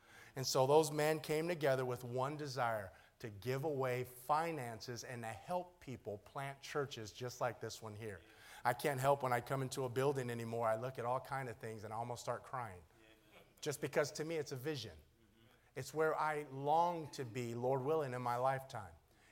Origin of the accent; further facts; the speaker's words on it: Compton, California, United States; And I grew up in Compton, and I said, no, I joined the military to get out of here, and now I'm back.